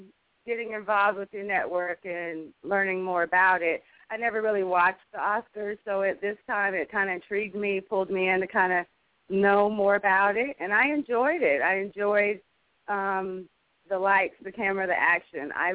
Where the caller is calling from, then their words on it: North Carolina, United States; I am calling from North Carolina originally, is where I'm based out of.